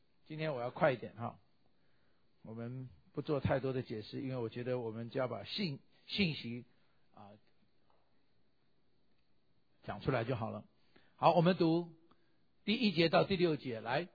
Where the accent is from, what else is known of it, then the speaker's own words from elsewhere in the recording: China; 我们都是中国人，我们又不是犹太人